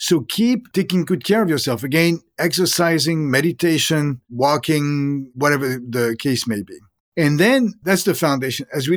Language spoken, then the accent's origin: English; France; moved away; I did not grow up in this country. I grew up in France.